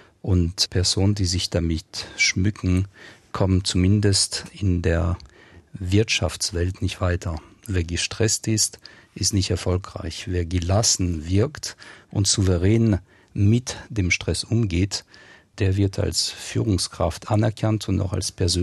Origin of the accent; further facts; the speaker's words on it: France; Als Franzose fühle ich mich da angesprochen und kann mich mit dem Gedanken anfreunden.